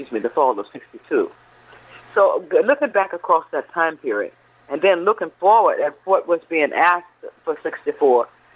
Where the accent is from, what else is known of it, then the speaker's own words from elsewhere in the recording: Mississippi, United States; because growing up in Mississippi, the one thing I knew, that any white could tell you what to do.